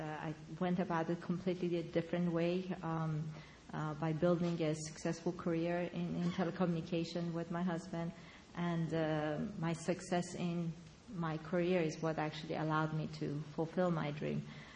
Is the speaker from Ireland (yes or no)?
no; Iran; growing up in Iran is, you know, wanting to become an astronaut is not something that people took you very seriously.